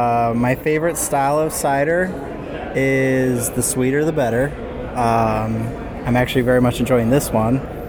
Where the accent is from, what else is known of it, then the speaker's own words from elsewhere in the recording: Chicago, Illinois, United States; I'm from Chicago, Illinois.